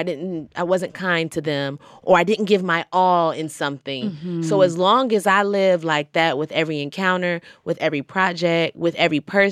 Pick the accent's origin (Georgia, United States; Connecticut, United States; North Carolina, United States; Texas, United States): Georgia, United States; now in New York, United States; in New York it was originally like I'm from Georgia, so you open carry.